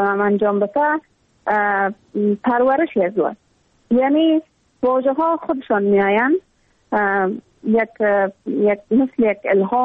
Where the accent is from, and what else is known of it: Afghanistan; born or raised there